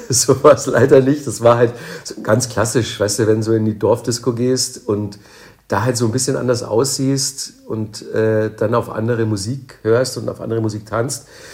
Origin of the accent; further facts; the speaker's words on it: Manching, Bavaria, Germany; ich komme ja aus Manching bei Ingolstadt